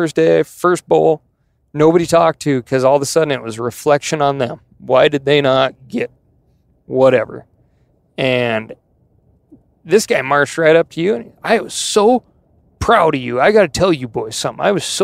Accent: Montana, United States; And growing up in Montana, I'll tell you, that's the truth.

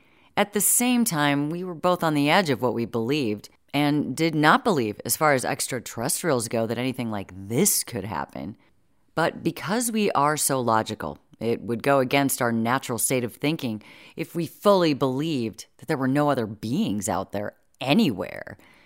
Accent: Florida, United States; I'm from Florida, Aiden's from Georgia, and we met at Emory University.

